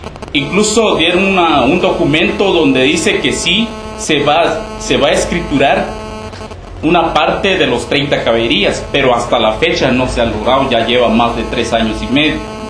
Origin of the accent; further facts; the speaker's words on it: El Estor, Izabal, Guatemala; Es muy triste ver la historia de nuestro municipio del Estor.